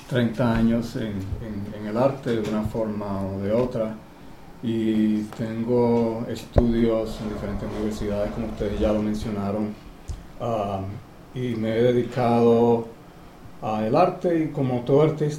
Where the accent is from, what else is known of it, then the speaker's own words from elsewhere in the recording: Puerto Rico; las tradiciones y el folclore de mi isla, de Puerto Rico, de donde yo vengo.